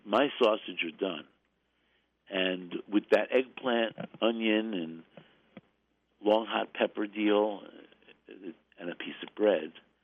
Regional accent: New York, United States; I don't know what you say. I'm a New Yorker. I say online.

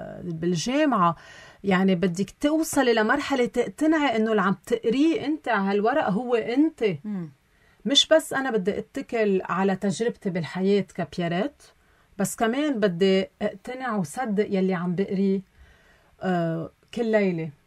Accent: Koura, North Governorate, Lebanon; هن أصلا من ضيعتنا بالكورة، نقلوا نفوسهم على المينا طرابلس

